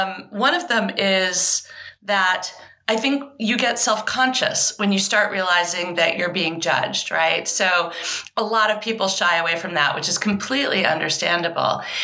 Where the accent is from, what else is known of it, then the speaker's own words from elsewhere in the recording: Maine, United States; also born or lived in England; I was born in England. My parents are Southern, and we eventually moved to Maine.